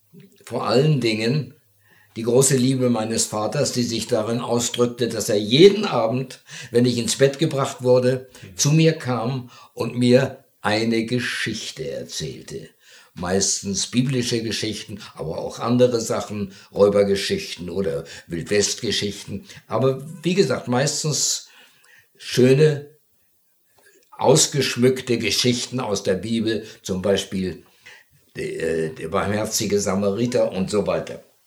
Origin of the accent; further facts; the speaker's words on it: Rickling, Schleswig-Holstein, Germany; ich bin aufgewachsen, also ich bin geboren in Rickling, in der Anstalt Salem, die mein Vater aufgebaut hatte.